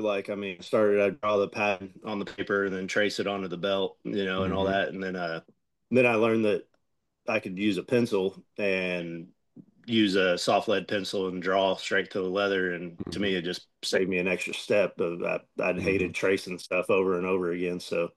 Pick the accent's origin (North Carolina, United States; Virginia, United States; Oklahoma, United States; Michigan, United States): Oklahoma, United States; Oh, I don't know about the great part, but I am from Oklahoma.